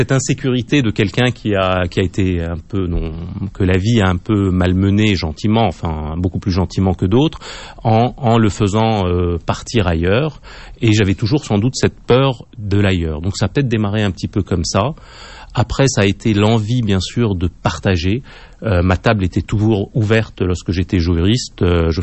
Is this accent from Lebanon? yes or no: yes; Lebanon; puisque chez nous au Liban, la cuisine était la chose des femmes.